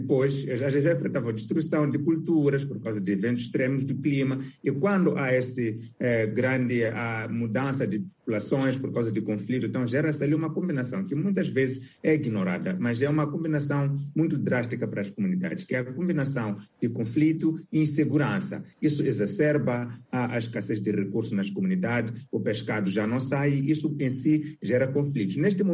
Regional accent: Mozambique; como moçambicano

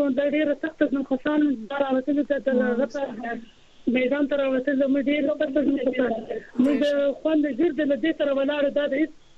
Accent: Afghanistan; now in Balochistan, Pakistan; مونږ هم پښتانه یو بیا هم که افغانان یو او دلته مهاجرې بلوچستان کې

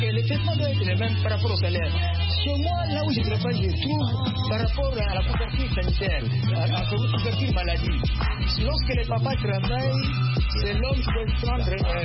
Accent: DR Congo; Ici, chez moi, en RD Congo

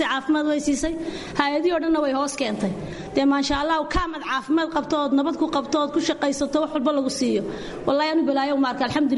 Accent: Dhuusamareeb, Galmudug, Somalia; Ma Dhuusamareeb baan ka yimid.

